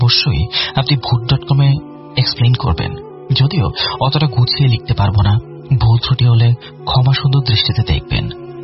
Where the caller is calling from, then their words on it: Natore, Rajshahi Division, Bangladesh; আমি নাটোরের ওয়ালে ইউনিয়ন থেকে বলছি।